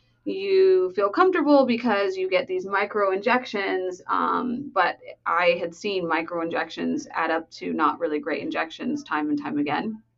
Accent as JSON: {"language": "English", "town": "Los Angeles", "region": "California", "country": "United States", "said": "And then when I was, and I'm from Los Angeles."}